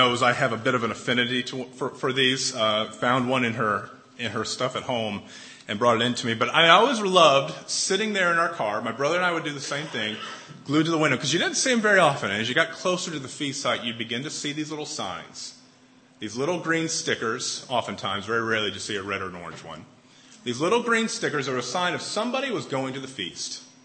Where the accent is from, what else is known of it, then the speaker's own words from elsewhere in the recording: Fort Wayne, Indiana, United States; also born or lived in Tennessee; I was 4 when we moved to Indianapolis from Tennessee, and then 11 in 1990 when we moved down to back down to Indy. So I was 4 to 11 years old is when I lived here.